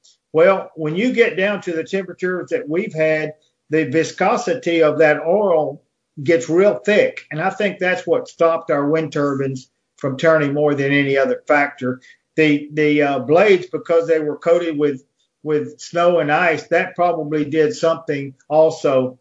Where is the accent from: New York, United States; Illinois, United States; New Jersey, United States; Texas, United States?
Texas, United States; Austin; over the years in Texas, growing up in Austin, we've always had northers.